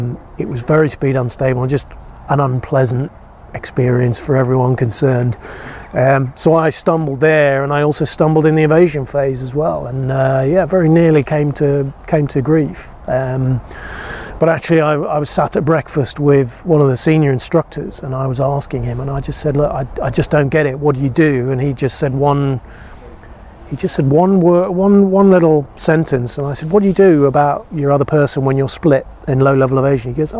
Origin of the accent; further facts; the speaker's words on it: Lossiemouth, Scotland, United Kingdom; my dad was on Buccaneers, I grew up in Lossiemouth and grew up around squadron barbecues and all that kind of stuff